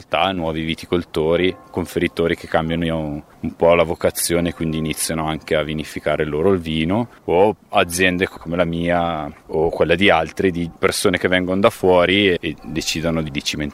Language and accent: Italian; Bergamo, Lombardy, Italy; now in Valtellina, Italy; Sono bergamasco, dopo gli studi e aver fatto un po' di esperienza in giro, ho avuto la possibilità casualmente di venire a lavorare qui in Valtellina come operaio di campagna.